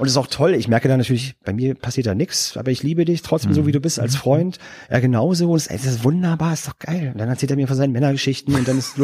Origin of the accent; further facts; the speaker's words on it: Berlin, Germany; Und dann bin ich in Berlin aufgewachsen, habe ja die ganze Zeit in Berlin gelebt